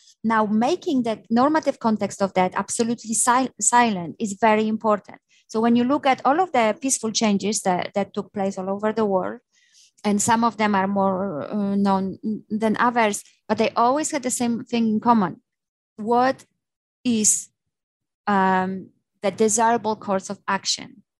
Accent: Poland; I mentioned in the beginning that I come from Poland and this is where the peaceful revolution happened.

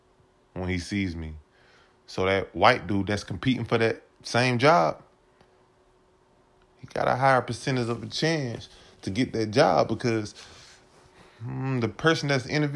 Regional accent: Mississippi, United States; I grew up in Mississippi, and I never experienced racism here.

